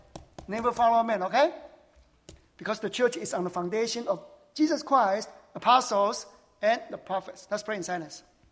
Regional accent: Paris, Île-de-France, France; English is a second language; We are people from Paris.

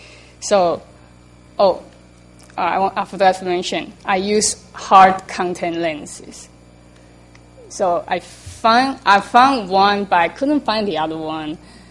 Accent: Taiwan; English is a second language; moved away as an adult; now in United States; I came from Taiwan, and I came to the U.S. last year, studying my master's degree.

